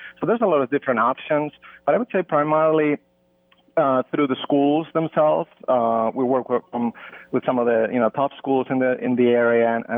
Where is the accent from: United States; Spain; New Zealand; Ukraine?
Spain; also born or lived in London, United Kingdom; I grew up in Spain. I went to college in London, studied economics.